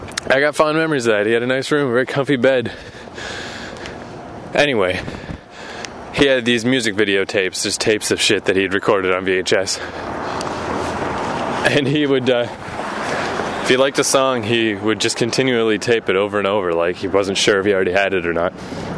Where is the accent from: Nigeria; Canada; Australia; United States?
Canada; because, you know, we're not from America, we're from Canada.